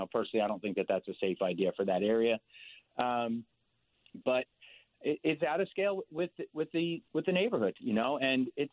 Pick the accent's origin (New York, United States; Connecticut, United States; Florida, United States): Connecticut, United States; Stamford; You know, I grew up in Stamford, in a little section called Springdale.